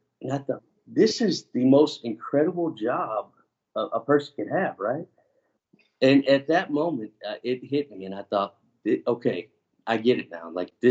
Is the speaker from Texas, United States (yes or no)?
yes; Katy, Texas, United States; No, I actually grew up in Katy, Texas, down south, outside of Houston.